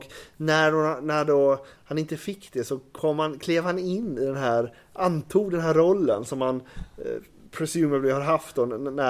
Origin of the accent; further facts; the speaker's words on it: Sävedalen, Västra Götaland County, Sweden; Så att, oj, jag är uppvuxen i Sävedalen.